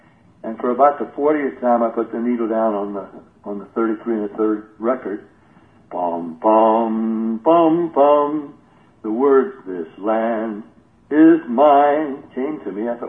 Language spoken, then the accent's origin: English; Nashville, Tennessee, United States; growing up in Nashville and being in church since I was an infant